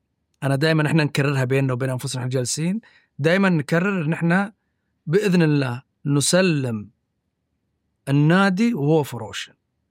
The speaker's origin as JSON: {"language": "Arabic", "country": "Bahrain", "tie": "born or raised there", "said": "لكن مجمل الأمر البحرين ديرتي وهلي"}